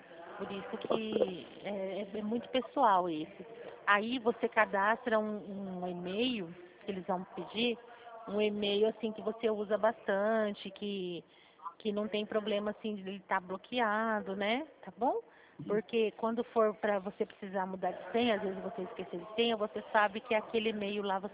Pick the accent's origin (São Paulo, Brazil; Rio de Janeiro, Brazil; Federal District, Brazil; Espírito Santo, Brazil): São Paulo, Brazil; Presidente Prudente; Eu sou do interior de São Paulo. É regional de Presidente Prudente, de uma central de Presidente Prudente, tá? Da região de Presidente Prudente. Você percebeu o sotaque?